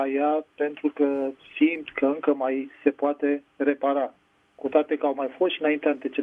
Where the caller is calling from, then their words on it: Pitești, Argeș, Romania; sunt din Pitești.